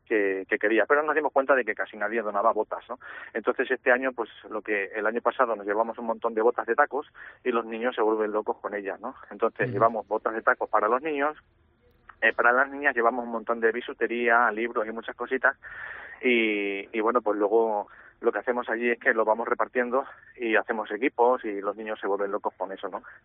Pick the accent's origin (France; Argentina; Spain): Spain; Almendralejo, Extremadura; nosotros que somos de Almendralejo, estamos afincados en Almendralejo, pues claro, aquí en Almendralejo ya la gente nos conoce